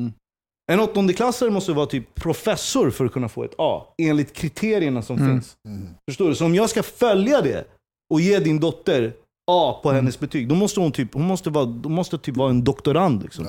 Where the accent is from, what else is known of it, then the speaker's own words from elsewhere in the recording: Stockholm, Stockholm County, Sweden; När vi växte upp i Jakan, Hässelby, du vet så här, det var ändå så här, vi var blandade, det fanns en mångfald